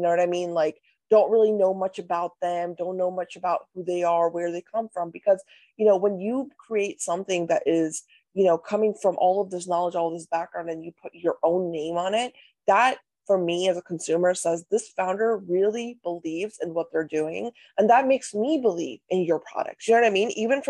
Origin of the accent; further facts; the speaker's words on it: North India, India; I'm Indian, I'm North Indian. So in my culture, hair oiling is a huge thing, right?